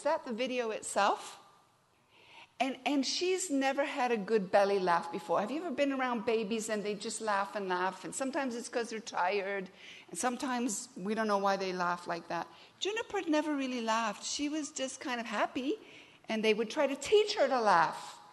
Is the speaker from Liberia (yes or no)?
no; Kenya; some are from Canada, some are from the United States, I'm from Kenya, my mom's in Wales.